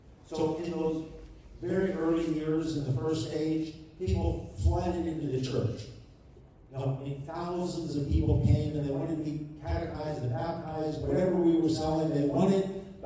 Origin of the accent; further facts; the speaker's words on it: Colombia; So I grew up in Colombia, South America. My parents were Bible translators for an indigenous group that lived 30 miles walk in the mountains from the end of the road.